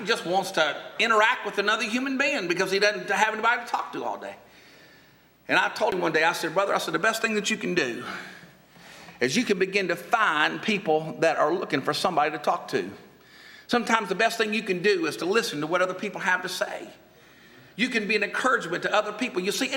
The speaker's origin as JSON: {"language": "English", "town": "Atlanta", "region": "Georgia", "country": "United States", "said": "I said, well, I'm from Atlanta. I got to straighten the rappers out first before I can work on Hollywood. You know, when you're from Atlanta, you can't throw stones too hard."}